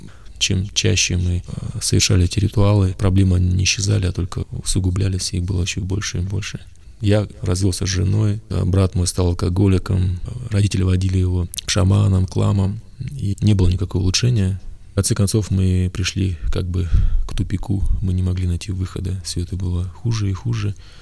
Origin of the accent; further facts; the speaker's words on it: Buryatia, Russia; Как любой бурят, я считал, что я буддист, потому что я бурят.